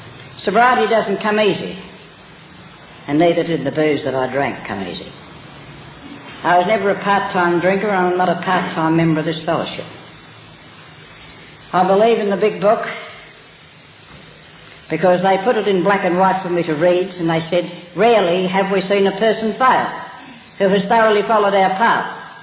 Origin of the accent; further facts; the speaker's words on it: Bendigo, Victoria, Australia; also born or lived in Dandenong; I'm from Bendigo and I'm an alcoholic, previously from Dandenong.